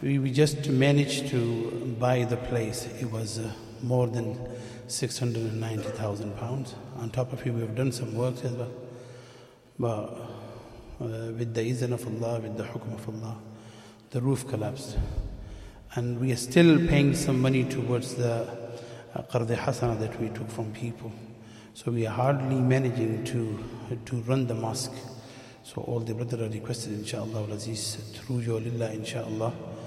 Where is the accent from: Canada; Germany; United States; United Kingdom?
United Kingdom; Birmingham, West Midlands; I am from Birmingham. I came on behalf of Masjid Baytul Rahman in Birmingham, Edgbaston.